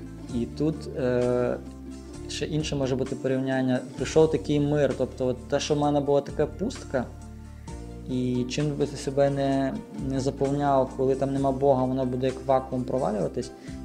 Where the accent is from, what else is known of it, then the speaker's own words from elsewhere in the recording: Brest, Brest Region, Belarus; і сам я з Бреста, а батьки мали свій бізнес